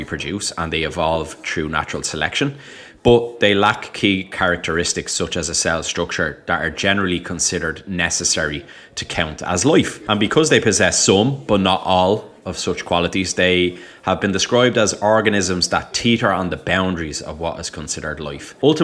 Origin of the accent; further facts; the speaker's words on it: Dublin, Leinster, Ireland; And in case the accent wasn't a dead giveaway, yes, I am from Dublin, Ireland